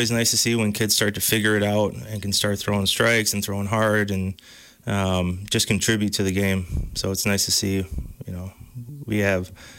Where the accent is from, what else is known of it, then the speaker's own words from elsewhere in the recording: Dodgeville, Wisconsin, United States; You know, I come from Dodgeville, so I kind of stay in touch with a lot of the coaches there.